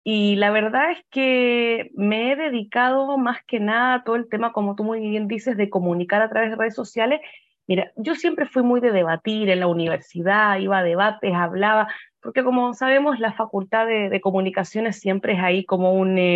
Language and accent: Spanish; Chile; now in Israel; yo soy chilena, vivo en Israel desde el año 2008, con una pequeña pausa entre el 2013 y el 2016 que estuve en Chile en un proyecto.